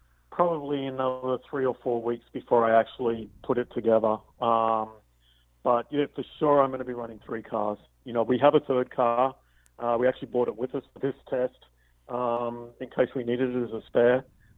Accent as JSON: {"language": "English", "country": "Australia", "said": "I'm Australian, so I'd really like to have him in the car."}